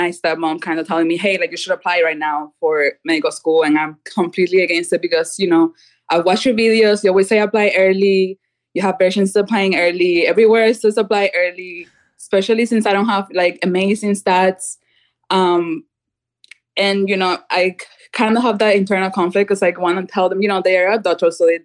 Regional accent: Cuba; now in United States; so I'm originally from Cuba.

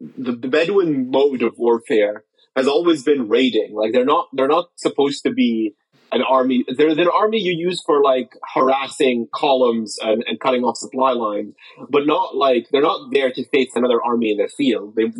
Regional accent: Toronto, Ontario, Canada; We Canadians have that, especially because, like, you know, I'm from Toronto.

